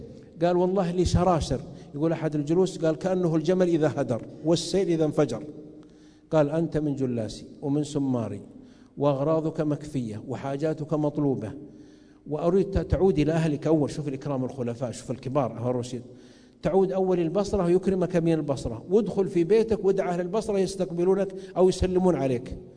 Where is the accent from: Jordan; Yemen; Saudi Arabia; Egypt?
Saudi Arabia; عندنا في السعوديه